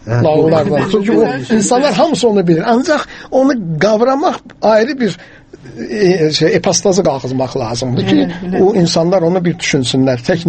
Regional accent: Baku, Azerbaijan; mən özüm Bakıda böyümüşəm, Bakı kətlərini böyümüşəm, Noruz bayramını görmüşəm.

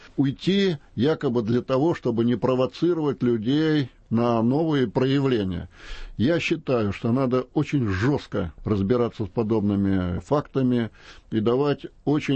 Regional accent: Moscow, Russia; now in Far East, Russia; Много лет я москвич сам, но продолжаю жить 35 лет на Дальнем Востоке.

